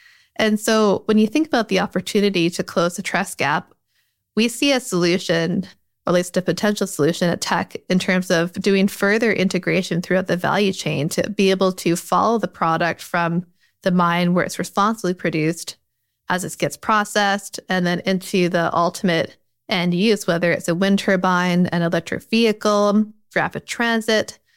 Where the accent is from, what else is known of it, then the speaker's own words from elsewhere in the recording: Canada; now in United Kingdom; But one thing I find very different as a Canadian here